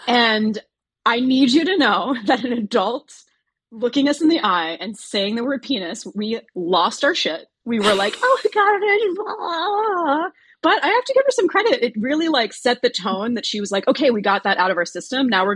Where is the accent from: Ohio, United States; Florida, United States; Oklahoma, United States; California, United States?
Florida, United States; You know, I grew up in South Florida and it's always been a bit of a trash fire